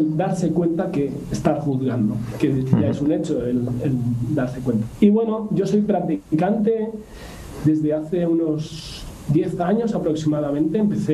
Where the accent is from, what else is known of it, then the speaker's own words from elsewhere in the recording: Buñol, Valencian Community, Spain; Soy de Buñol. Bueno, uno de los grandes pueblos en el tema, como tú decías, de bandas de música. Tengo la suerte de haber nacido aquí